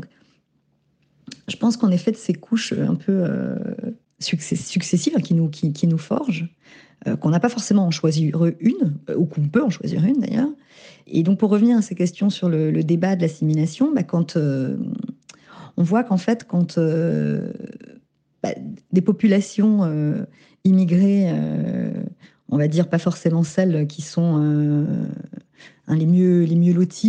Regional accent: France; born there; Moi, je me sens française, je suis née en France

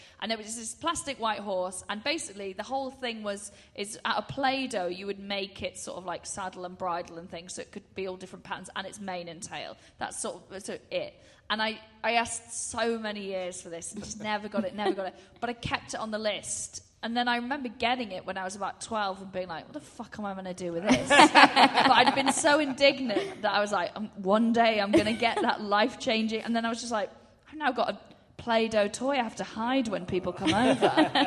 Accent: Wales, United Kingdom; So I'm from Anglesey.

